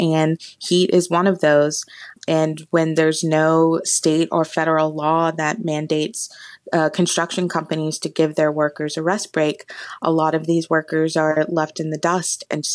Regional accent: Austin, Texas, United States; really changing the landscape of my hometown of Austin.

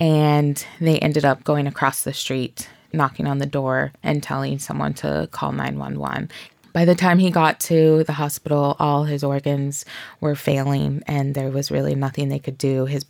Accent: Austin, Texas, United States; I was very sad at times because I love my hometown. I love Austin.

